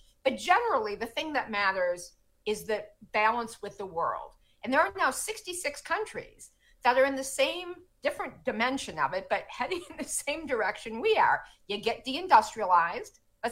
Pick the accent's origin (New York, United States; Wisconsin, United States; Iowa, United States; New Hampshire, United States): Wisconsin, United States; Wausau; as someone, you know, who has some sense growing up in Wausau, Wisconsin, what people used to make across the Midwest